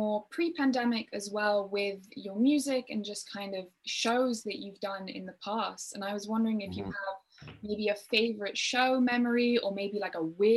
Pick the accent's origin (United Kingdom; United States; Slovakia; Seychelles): Seychelles; I grew up in a very tropical, like, kind of island situation. I'm from the Seychelles, so East Africa